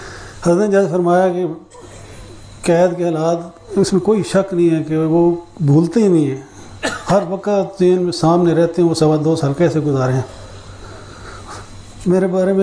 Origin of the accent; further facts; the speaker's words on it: Lahore, Punjab, Pakistan; وہاں پہ ہم لاہور کے رہنے والے تھے, لاہور میں رہے فیملی